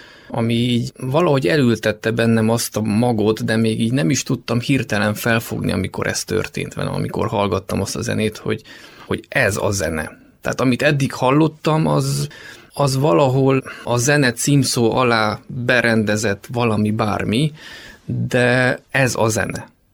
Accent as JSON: {"language": "Hungarian", "town": "Csíkszentdomokos", "region": "Harghita", "country": "Romania", "tie": "born or raised there", "said": "tehát hogy egy olyan közösség, egy vidéki közösség, Csíkszentdomokos, az egy olyan közösség, ahol élet"}